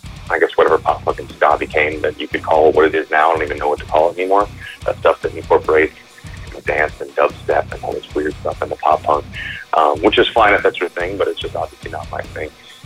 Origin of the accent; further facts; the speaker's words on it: Florida, United States; Growing up in Central Florida, was known for boy bands, was known for pop punk, ska, country's pretty big, a lot of radio rock.